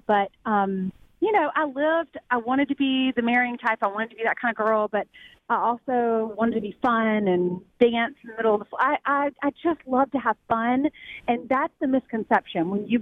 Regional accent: Columbia, South Carolina, United States; And then Saturday, I'll be back in my hometown, Columbia, where I am now, at the Barnes & Noble at Richland Fashion Mall at 2 o'clock in the afternoon.

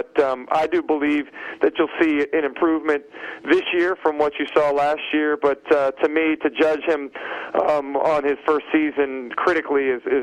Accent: Gainesville, Florida, United States; growing up in Gainesville here as a lifelong Gator fan, the Florida-Georgia game was the bane of my existence.

